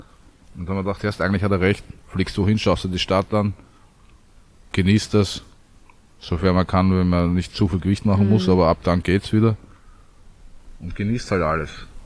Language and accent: German; Vienna, Austria; Also, geboren in Wien.